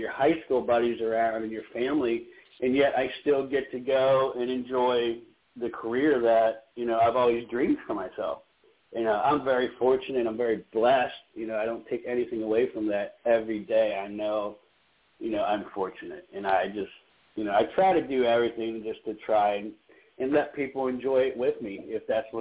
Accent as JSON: {"language": "English", "town": "Camp Lejeune", "region": "North Carolina", "country": "United States", "tie": "born or raised there", "said": "But I'm a coastal kid from North Carolina. I grew up as a Marine brat in Camp Lejeune."}